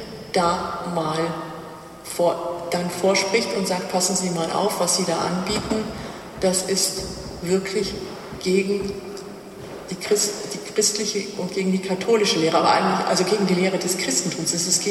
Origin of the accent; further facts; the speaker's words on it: Bavaria, Germany; Ich bin keine Österreicherin, ich bin eine Bayerin